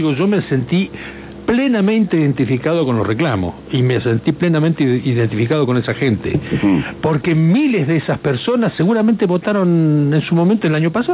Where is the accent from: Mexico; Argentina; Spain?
Argentina; Y yo, honestamente, como argentino, en ese aspecto.